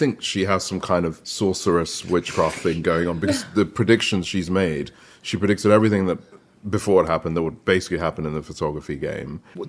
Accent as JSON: {"language": "English", "country": "Nigeria", "said": "So in Nigeria, that was our milk. Yeah. And then we come, we're from the Shekere tribe. So we are one of the more prominent families from the oil and gas region of Nigeria."}